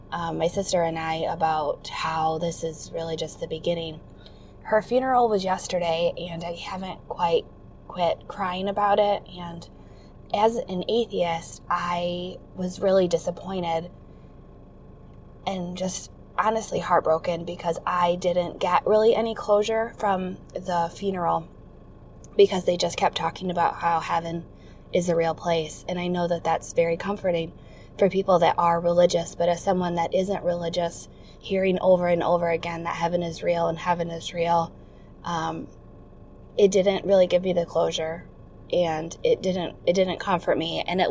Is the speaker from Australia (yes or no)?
no; Michigan, United States; I'm from Michigan. I am 26 years old